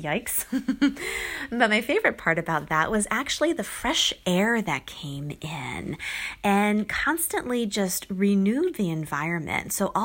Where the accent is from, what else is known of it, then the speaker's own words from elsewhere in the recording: Northeast, United States; Growing up in the Northeast, we were always cooped up during the winter time.